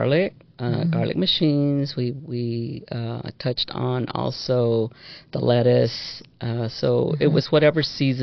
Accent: California, United States; also born or lived in Texas, United States; It was a small town called Huehuetlaco. And I was born there, but raised in California.

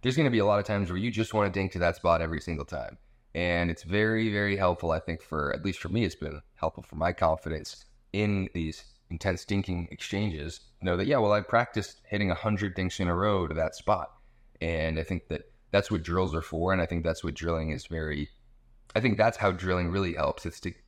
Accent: Darien, Connecticut, United States; also born or lived in New York City; I was born in New York City. I grew up 30 minutes outside or 45 minutes outside of New York City in Darien, Connecticut.

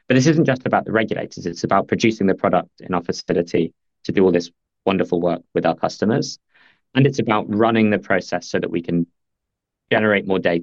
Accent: London, United Kingdom; Well, I'm a Londoner, perhaps I'm biased

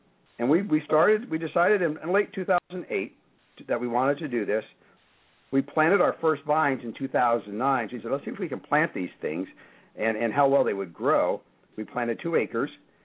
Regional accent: New Jersey, United States; also born or lived in Florida / New York; I'm actually grew up on a dairy farm up in New Jersey, but most of my family has now migrated over to Pennsylvania as well.

